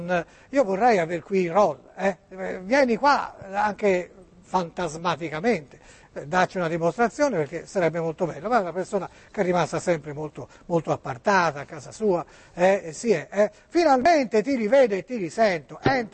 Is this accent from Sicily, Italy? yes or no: no; Bologna, Emilia-Romagna, Italy; Sì, sai, io sono di Bologna, ma lavoro a Prato.